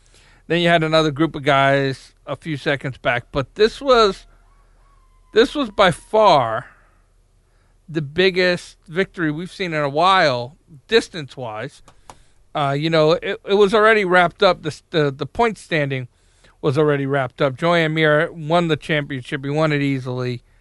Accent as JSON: {"language": "English", "country": "United States", "said": "Because I don't know how to say all that stuff. I'm American."}